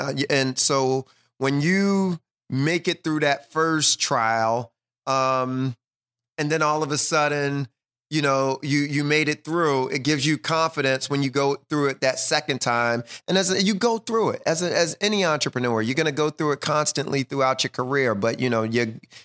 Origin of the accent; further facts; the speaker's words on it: Philadelphia, Pennsylvania, United States; You know, we come from West Philly. In our neighborhood, you went to sleep the gunshots, you know, mm-hmm. regularly. So, you know, it was things growing up that you just had to be tough.